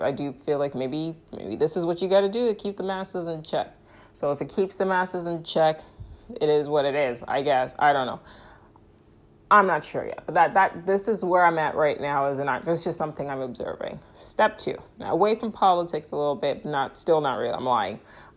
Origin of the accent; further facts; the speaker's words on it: Lagos, Nigeria; because I grew up in West Nigeria and Lagos